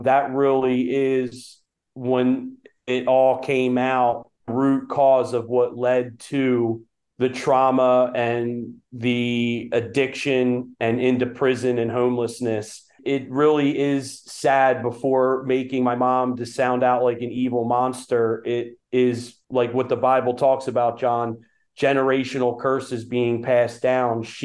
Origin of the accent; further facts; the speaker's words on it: Schwenksville, Pennsylvania, United States; Well, actually, Schwenksville is my hometown, a place where I grew up in, sadly, a very dark, broken home.